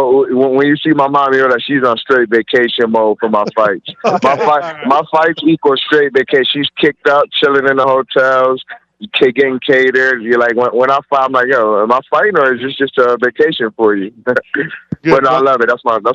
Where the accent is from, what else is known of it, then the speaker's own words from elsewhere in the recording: New York, United States; now in Miami, United States; the pizza down here in Miami, I'm from New York.